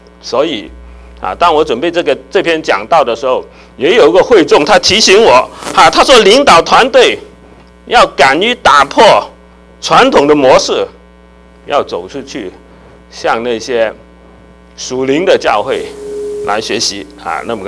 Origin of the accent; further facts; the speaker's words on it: China; 我们中国人也是啊哈，作为一个群体，任何一个民族，他都有他的威风的历史